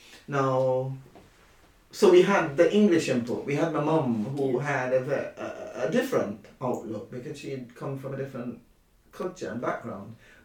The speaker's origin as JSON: {"language": "English", "region": "Nevis", "country": "St. Kitts & Nevis", "tie": "born or raised there", "said": "I grew up in the Leeward Islands, in 2 islands, St. Kitts and Nevis. It was really Nevis."}